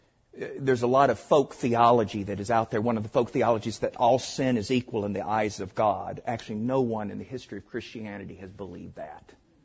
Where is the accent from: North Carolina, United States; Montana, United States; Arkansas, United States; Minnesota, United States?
Arkansas, United States; Norfolk; accent: southern; I'm originally from Norfolk, Arkansas. You can tell my southern accent.